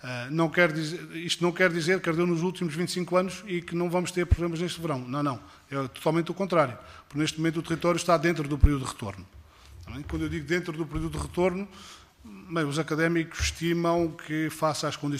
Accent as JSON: {"language": "Portuguese", "town": "Sertã", "region": "Castelo Branco", "country": "Portugal", "tie": "born or raised there", "said": "Eu sou do município da Sertã. Portanto, nasci e vivi sempre na Sertã há 56 anos."}